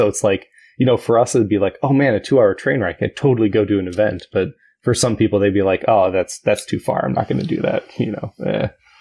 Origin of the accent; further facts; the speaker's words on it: Midwest, United States; I'm from the Midwest, so for me, it's like, we go to visit my sister in Colorado